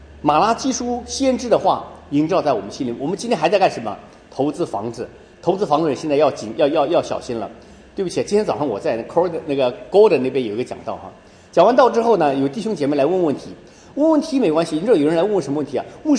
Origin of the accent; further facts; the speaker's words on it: China; 咱们中国经历了长久长久的一些苦难的日子，终于我们中国人呢